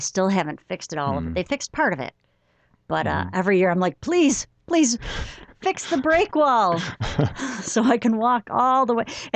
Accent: Buffalo, New York, United States; I am still a very proud Buffalonian. I am absolutely a proud Buffalonian. And I am fortunate that, you know, I have a lot of family there and I still work there quite often

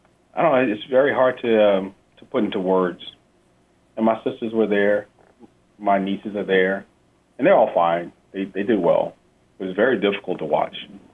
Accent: New Orleans, Louisiana, United States; I grew up in New Orleans.

